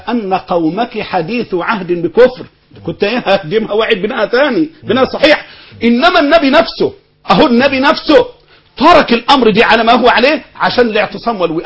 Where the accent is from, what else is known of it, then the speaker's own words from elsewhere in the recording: Egypt; يعني مثلا احنا عندنا في مصر بدعه مشهوره جدا